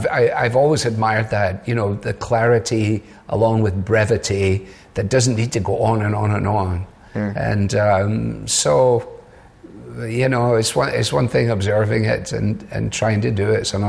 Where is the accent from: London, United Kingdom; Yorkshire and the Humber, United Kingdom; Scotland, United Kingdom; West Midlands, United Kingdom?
Scotland, United Kingdom; Glasgow; I was brought up in Glasgow in an interdenominational mission hall, which had been founded as a result of the evangelistic missions of Moody and Sankey.